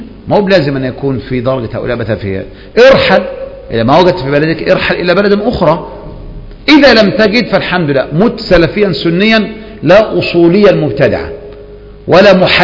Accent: Egypt

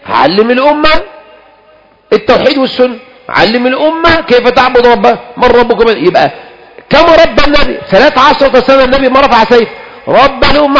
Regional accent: Egypt; جميع المشايخ المشهورين عندنا في مصر أكثر من 3/4 رأى جواز الخروج على الحاكم الظالم

